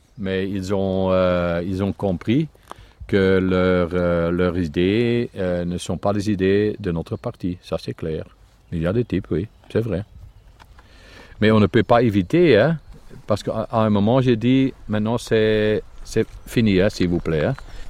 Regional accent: Riemst, Flanders, Belgium; Je suis flamand, je suis européen, je suis de Rimst

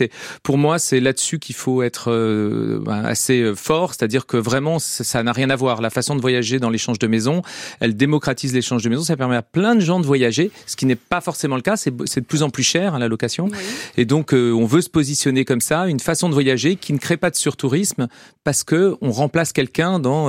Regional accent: Brittany, France; Moi, je suis breton, donc il faisait pour moi pas très froid dans la maison.

